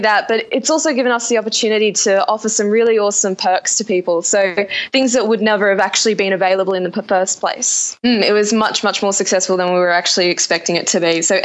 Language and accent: English; Tasmania, Australia; now in Brisbane, Australia; I'm not actually from Brisbane originally. I moved up from Tasmania